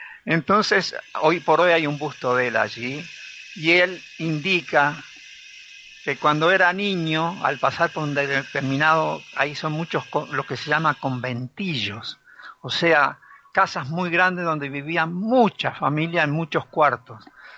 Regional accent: Uruguay; moved away; yo soy uruguayo, muy uruguayo. Este, han notado, yo hace 10 años que estoy acá, y según dice mi señora, tú sigues con tus uruguayeses.

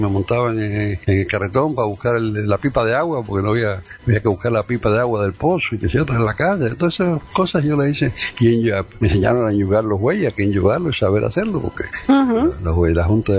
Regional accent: Havana, Cuba; yo me nací, me creé en La Habana, en la ciudad

